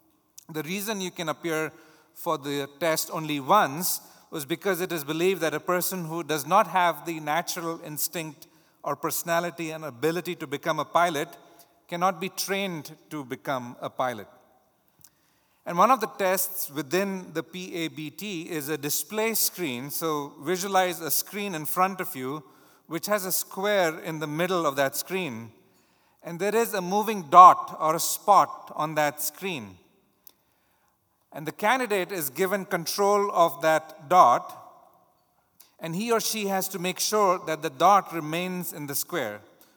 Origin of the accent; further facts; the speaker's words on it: India; I grew up in India.